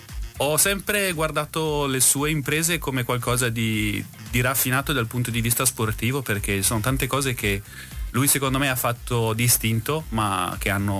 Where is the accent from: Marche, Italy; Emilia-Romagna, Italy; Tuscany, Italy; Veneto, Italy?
Marche, Italy; Ma invece, no, da marchigiano, sono quei piatti che mangia domenica dalla nonna